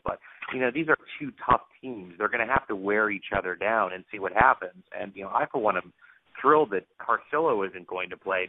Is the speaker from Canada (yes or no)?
yes; Canada; I probably say that because I'm Canadian as well.